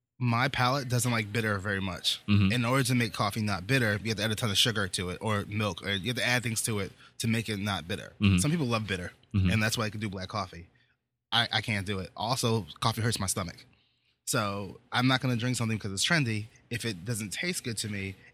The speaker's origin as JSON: {"language": "English", "region": "East Coast", "country": "United States", "tie": "born or raised there", "said": "being that I grew up in the East Coast of America, there wasn't a lot of tea culture happening."}